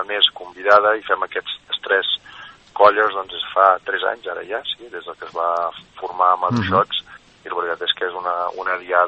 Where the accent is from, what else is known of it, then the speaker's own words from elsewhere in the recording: Catalonia, Spain; forma part de la nostra festa, com a catalans, no?